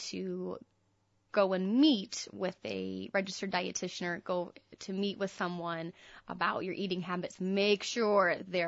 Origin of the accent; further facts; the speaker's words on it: Indiana, United States; Well, I'm originally from Indiana, and so I did my undergrad at Indiana University and then did my master's at Ball State.